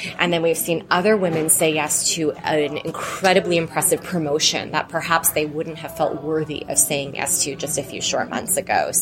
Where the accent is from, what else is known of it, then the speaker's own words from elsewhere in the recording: New York, United States; now in Rhode Island, United States; So I'm new to Rhode Island. I've only been here about 3.5 years. I'm from New York.